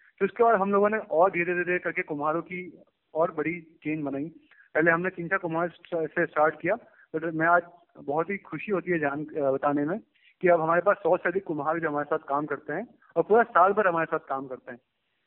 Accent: Kankroli, Rajasthan, India; मैं उदयपुर के पास एक टाउन है राजसमंद कांकरोली, मैं वहां से बिलोंग करता हूँ।

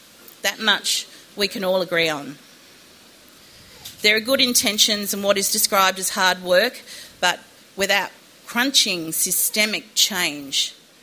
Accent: Northern Territory, Australia; Worldwide, my home state is second only to El Salvador, where the rate is 1,659.

